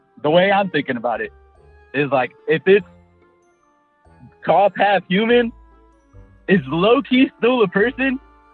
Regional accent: Riverside, California, United States; I'm from, Cali. Okay. That's all. From Mobile, actually, around Riverside.

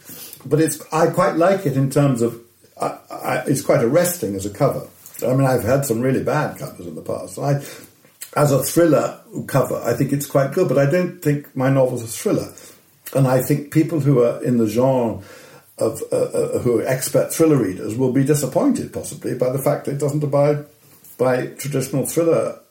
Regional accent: Phnom Penh, Cambodia; I grew up in Cambodia, which was the setting for Lord Jim. And I remember Peter O'Toole coming through our house in Phnom Penh in 63 or 64

